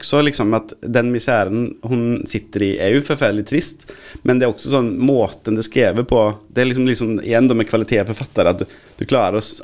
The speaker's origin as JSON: {"language": "Swedish", "country": "Sweden", "said": "det känns lite främmande för mig som svensk"}